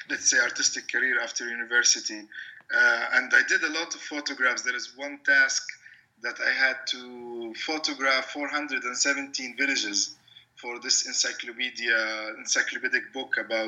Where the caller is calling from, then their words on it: Ramallah, West Bank, Palestine; I'm calling from Ramallah, which is a city. It's like 10 kilometers north of Jerusalem, and it's the center of the PA, the Palestinian Authority.